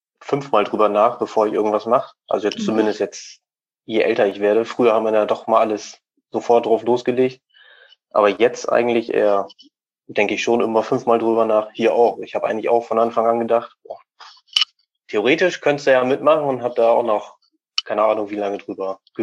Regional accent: Delmenhorst, Lower Saxony, Germany; born there; Also gebürtig komme ich aus Delmenhorst. Das ist dann wieder ein einzelnes Städtchen so in dieser Insel da drinne.

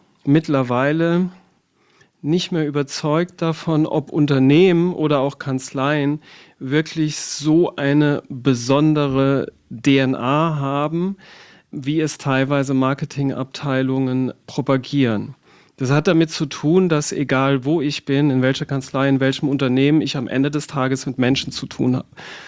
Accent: Saarbrücken, Saarland, Germany

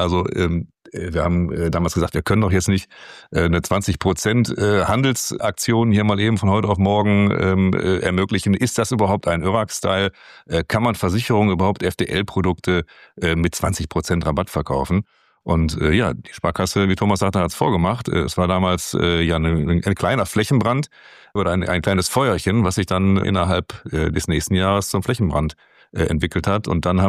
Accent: Duisburg, North Rhine-Westphalia, Germany; ich komme aus dem Duisburger Westen

